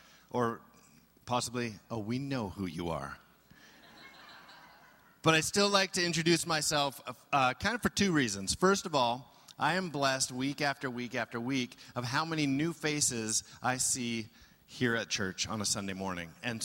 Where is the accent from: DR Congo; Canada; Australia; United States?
Canada; because I was born in Canada, and except for a stint as a toddler, I've always lived in Canada.